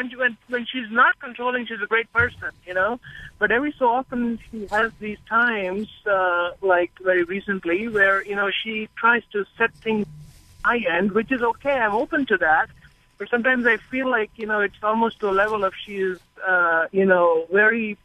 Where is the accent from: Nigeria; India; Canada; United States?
India; I am originally from India.